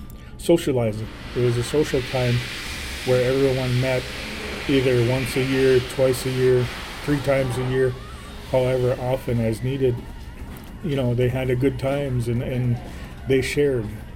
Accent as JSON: {"language": "English", "town": "White Earth Reservation", "region": "Minnesota", "country": "United States", "said": "I'm from the White Earth Reservation. Been a singer, dancer, most part of my life. Come from a singing and dancing family … from the White Earth Nation."}